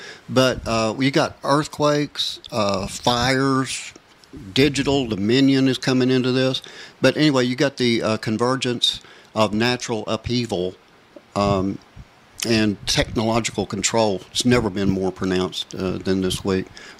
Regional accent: Texas, United States; also born or lived in Fort Wayne, Indiana; I'm a Texan. I was born and raised Texan, but, you know, I've been all over.

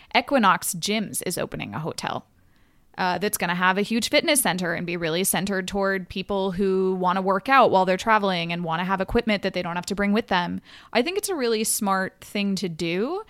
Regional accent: Raleigh, North Carolina, United States; And it was exciting for me in New York. Sometimes if I told people I was from Raleigh, they said, oh, I've been thinking about going for Hopscotch.

